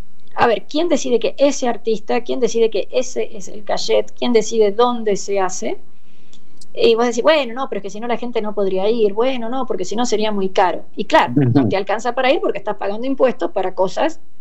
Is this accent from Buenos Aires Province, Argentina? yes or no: no; Córdoba, Argentina; Nosotros los cordobeses los integramos a ustedes